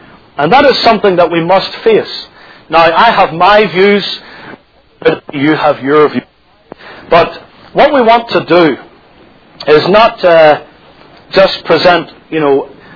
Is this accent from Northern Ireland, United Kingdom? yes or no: yes; Northern Ireland, United Kingdom; I knew of a preacher back in my home country, Northern Ireland, who preached vigorously, strongly, the teaching that is known as the pre-tribulational secret rapture of the church.